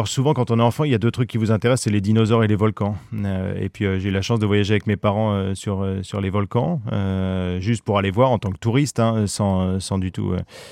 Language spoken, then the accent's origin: French; Normandy, France; born there; En fait, je suis né en Normandie, dans le Pays d'Auge, à côté d'un gisement de fossiles